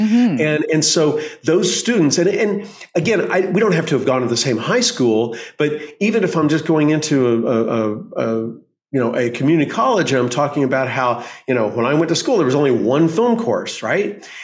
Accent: Oklahoma, United States; also born or lived in California; But the point is that I come back from California. I grew up in Oklahoma

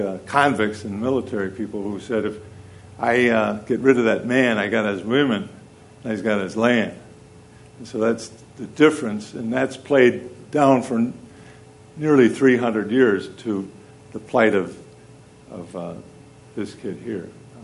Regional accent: Boston, Massachusetts, United States; I had an Aboriginal friend who found out I was from Boston.

